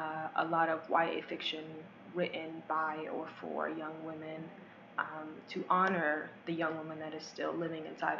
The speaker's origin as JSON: {"language": "English", "region": "Washington metropolitan area", "country": "United States", "said": "And I was standing over like, I'm from the DMV."}